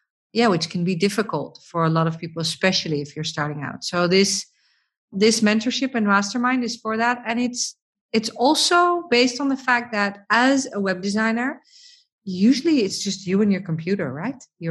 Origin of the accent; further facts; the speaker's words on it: Netherlands; this is also one of the benefits maybe of growing up in the Netherlands and just being part of that bluntness